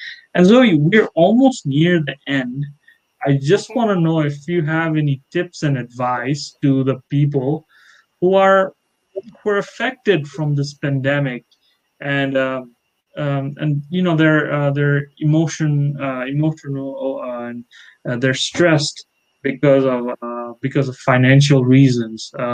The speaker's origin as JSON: {"language": "English", "country": "Bangladesh", "tie": "born there", "second_language": "English", "said": "Like I was born in Bangladesh, and it's a densely populated country"}